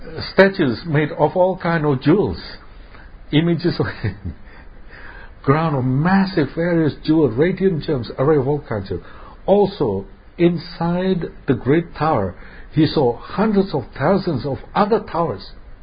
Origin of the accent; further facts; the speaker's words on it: Semarang, Central Java, Indonesia; waktu saya kecil, saya besarnya di Semarang.